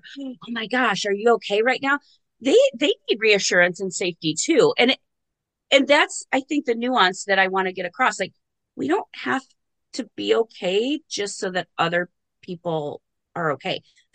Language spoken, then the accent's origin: English; United States; So I celebrate Mother's Day because I'm American. I'm here.